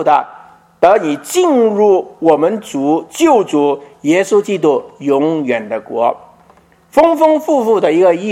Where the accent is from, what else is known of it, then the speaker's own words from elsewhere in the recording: Guangdong, China; 我们广东人叫牛头裤都得啦